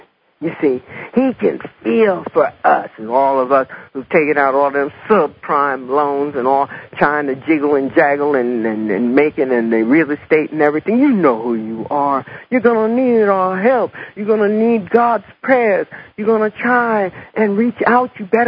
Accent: New Jersey, United States; it encompassed Esso, which is my home state, New Jersey.

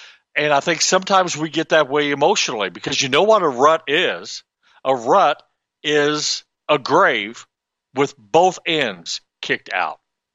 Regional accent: Illinois, United States; but I'm from Southern Illinois, and we lived out in the country.

